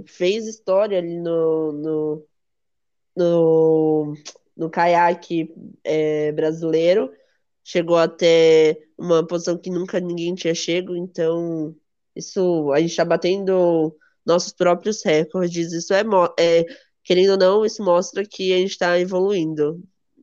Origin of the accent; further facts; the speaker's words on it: Brazil; Eu pelo menos, como brasileira, como amante, né, das Olimpíadas